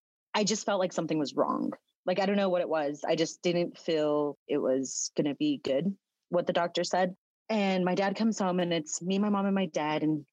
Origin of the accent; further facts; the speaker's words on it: Santa Fe, New Mexico, United States; born there; I was born in Santa Fe. My family is from Pecos / Mora / San Juan, San Jose, kind of in that area.